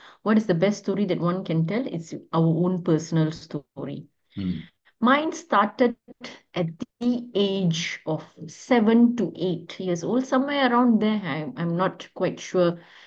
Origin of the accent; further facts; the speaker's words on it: Malaysia; I'm from Malaysia.